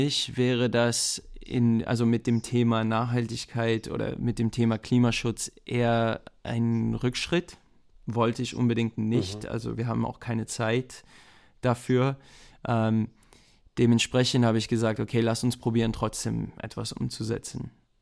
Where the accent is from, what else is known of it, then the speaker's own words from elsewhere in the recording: France; der ist, okay, ist Franzose, ich bin auch Franzose